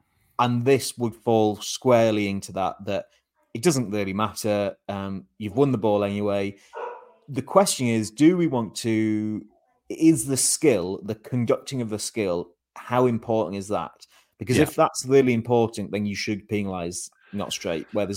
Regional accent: Hebden Bridge, Yorkshire and the Humber, United Kingdom; So I'm reminded of, so my hometown of Hebden Bridge, there's been a lot of drama this week.

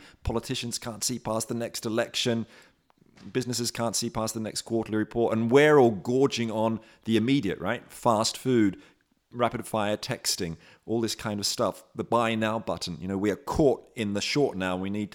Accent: Australia; now in United Kingdom; I am Australian.

